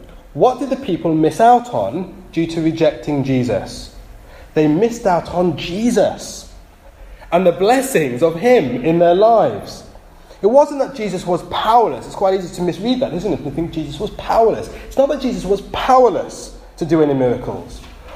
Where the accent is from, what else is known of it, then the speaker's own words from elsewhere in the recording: Nottingham, East Midlands, United Kingdom; As you know, I'm from Nottingham.